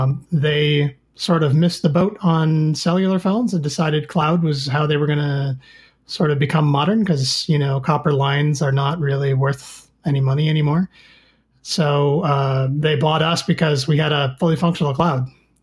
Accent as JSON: {"language": "English", "town": "Detroit", "region": "Michigan", "country": "United States", "tie": "born or raised there", "also_born_or_lived": "Boston / Denver", "lives_now": "Seattle, United States", "said": "I lived in Detroit, the Detroit area where I grew up, also Denver. And then now I live in the Seattle area"}